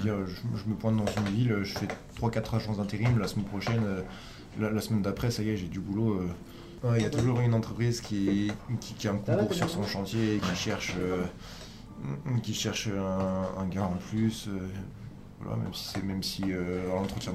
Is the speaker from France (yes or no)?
yes; Auvergne-Rhône-Alpes, France; Je suis originaire de Savoie, donc la Drôme.